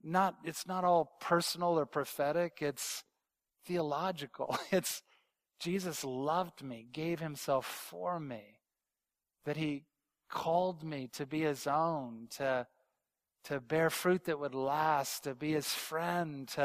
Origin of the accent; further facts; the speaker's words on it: Bible Belt, United States; I always jokingly say I grew in the United States, I grew up in the Bible Belt. That's kind of the Midwest, South part of the United States, the Bible Belt.